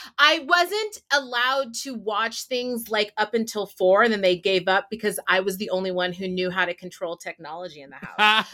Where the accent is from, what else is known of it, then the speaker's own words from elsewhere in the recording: San Francisco, California, United States; I grew up was born and raised in San Francisco.